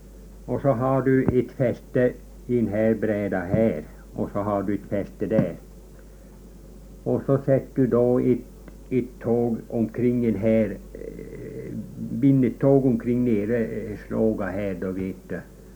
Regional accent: Stensjö, Sweden; born there; Men då bodde ju jag på Sten, jag är ju född på Stensjö

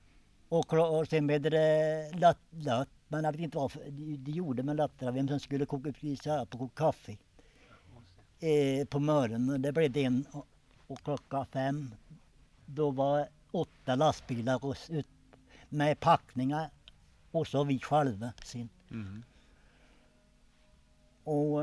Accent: Hässelby, Stockholm County, Sweden; born there; Nej, jag är född i Hässelby.

